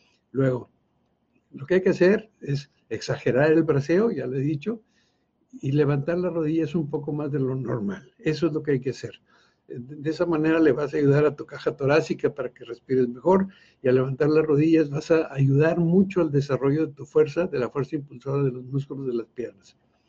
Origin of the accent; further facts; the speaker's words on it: Monterrey, Nuevo León, Mexico; Para quienes son o somos de Monterrey, la carretera